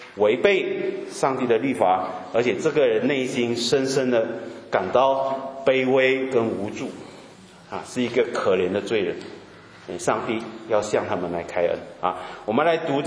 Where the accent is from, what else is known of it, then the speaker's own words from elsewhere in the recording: Malaysia; 我们是马来西亚人